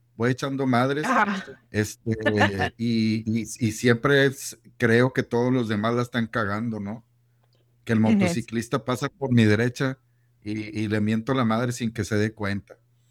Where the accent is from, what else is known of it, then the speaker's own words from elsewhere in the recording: Monterrey, Nuevo León, Mexico; Yo soy de Monterrey.